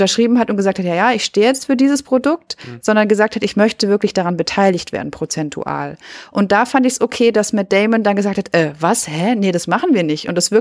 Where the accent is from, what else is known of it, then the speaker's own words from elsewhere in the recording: South Germany, Germany; Doch, das kenne ich. Ich komme ja aus dem Süden. Das Geschmäckle, das kenne ich.